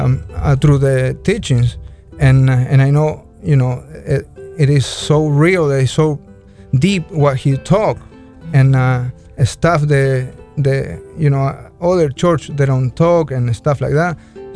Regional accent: Argentina; Yeah, I'm from Argentina.

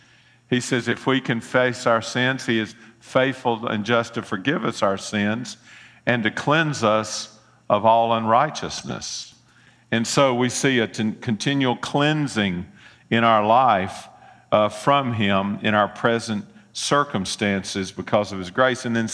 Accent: Memphis, Tennessee, United States; I'm from Memphis. You know, I don't have a southern accent, but still.

